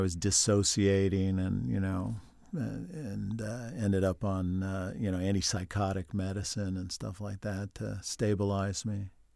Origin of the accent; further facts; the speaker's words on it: New York, United States; I grew up on Long Island.